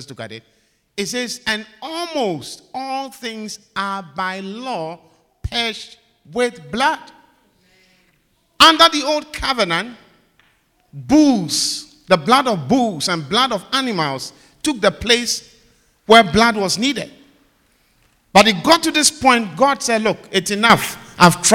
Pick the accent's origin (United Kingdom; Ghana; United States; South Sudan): Ghana; Now, I come from Africa. I come from Ghana, specifically.